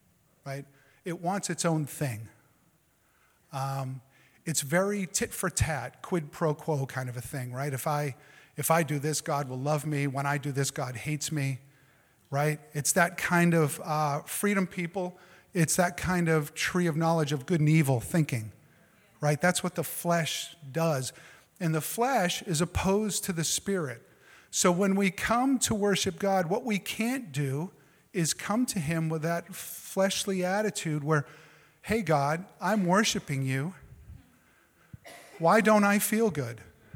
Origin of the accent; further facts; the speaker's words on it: Massachusetts, United States; The arrogance, and please, I'm from Massachusetts, receive this as best you can.